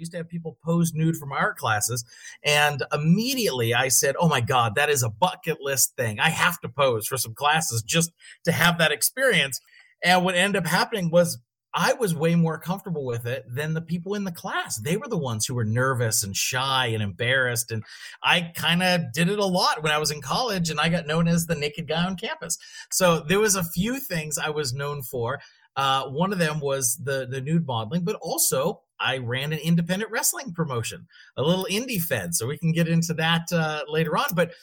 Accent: Pennsylvania, United States; I grew up in Pennsylvania and pretty close to the Ohio border.

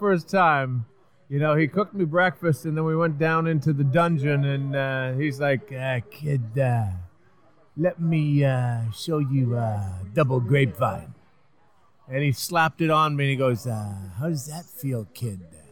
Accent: Saskatoon, Saskatchewan, Canada; I grew up in Canada, in Saskatoon, watching the Stampede Wrestling every Saturday morning.

